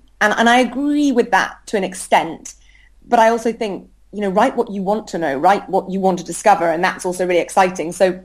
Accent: Scotland, United Kingdom; I grew up in Scotland in the middle of nowhere

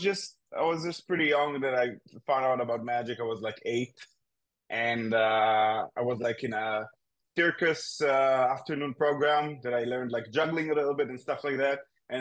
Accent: Israel; I'm from Israel, so we have in Israel we have like a society of magicians.

